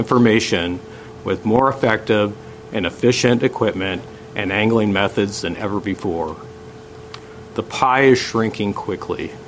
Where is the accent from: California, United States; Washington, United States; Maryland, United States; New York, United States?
Washington, United States; Poulsbo; I grew up in Paulsbow. I began fishing the Forks area in the late 60s, camping in the back of my uncle's 57 carryall